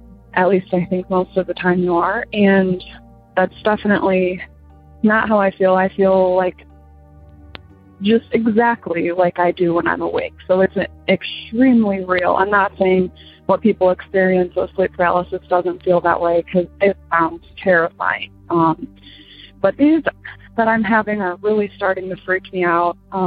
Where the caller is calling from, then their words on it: Michigan, United States; I'm calling from Michigan.